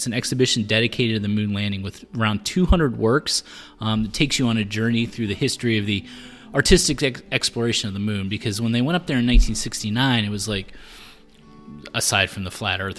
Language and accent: English; United States; Now, Susie, as you know, as an American myself, I'm quite proud of the fact that we decided to fly to the moon